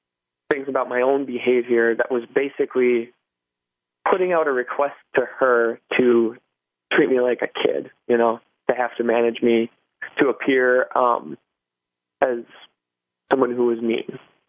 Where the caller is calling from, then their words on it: Minneapolis, Minnesota, United States; Yes, indeed. I'm calling from Minneapolis.